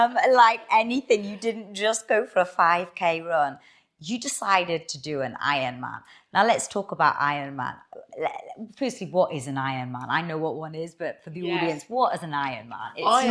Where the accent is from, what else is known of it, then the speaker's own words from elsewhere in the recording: Newcastle, North East England, United Kingdom; I'm from Newcastle, so I remember part in the book.